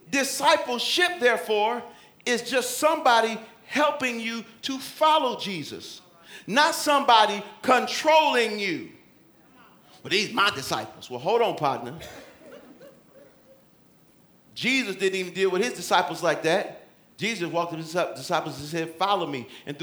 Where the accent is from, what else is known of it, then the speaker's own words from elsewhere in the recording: Detroit, Michigan, United States; I'm from Detroit.